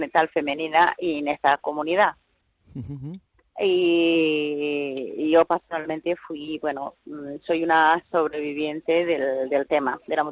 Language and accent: Spanish; Kenya; Yo soy de Kenia, pero de somalí, de Kenia.